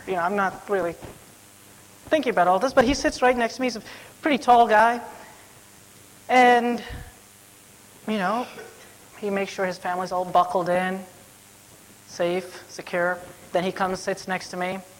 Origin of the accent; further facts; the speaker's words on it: New York, United States; I guess as a New Yorker or whatever, a little skeptical on the inside